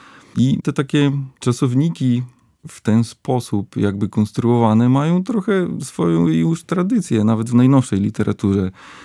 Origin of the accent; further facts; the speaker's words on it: Kalinowo, Warmian-Masurian Voivodeship, Poland; Na pewno wzorowałem się na mojej miejscowości, w której się wychowałem, na Kalinowie. To jest taka rzeczywiście PGR-owska gminna wieś pomiędzy Ełkiem Augustowym a Oleckiem, dokładnie po środku.